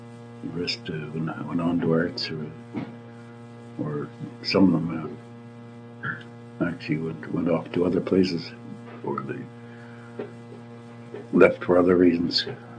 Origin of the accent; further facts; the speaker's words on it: Halifax, Nova Scotia, Canada; born there; Halifax, 24th of May, 1913.